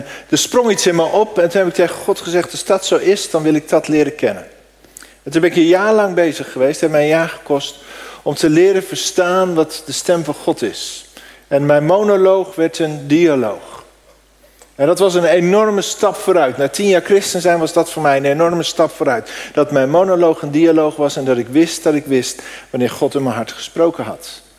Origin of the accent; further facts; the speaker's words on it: Veenendaal, Utrecht, Netherlands; also born or lived in Africa; Ik ben geboren in Afrika als een kind van zendelingen. En op mijn 7e in Veenendaal terechtgekomen. Jullie zijn op een mooie plek terechtgekomen. Daar ben ik opgegroeid.